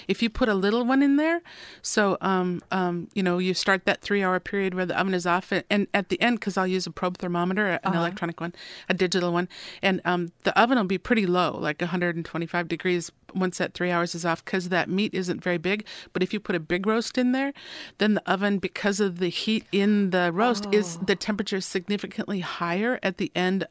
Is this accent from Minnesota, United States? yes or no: yes; Minnesota, United States; I'm from Minnesota, which was settled by Scandinavians, Swedes, and I'm not Swedish, but just that culture is what I grew up with.